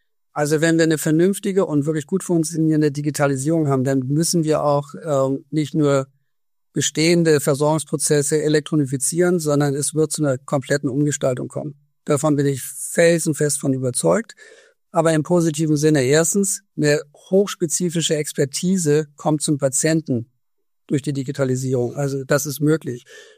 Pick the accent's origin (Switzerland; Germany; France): Germany; North Rhine-Westphalia; jetzt natürlich komme ich aus Nordrhein-Westfalen